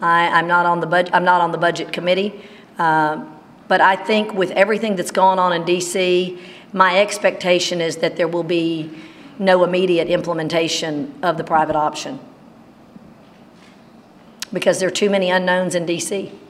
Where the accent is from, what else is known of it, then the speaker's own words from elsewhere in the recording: Mississippi Delta, United States; I grew up in the Delta where if you were Republican, you weren't ever going to win, it didn't seem.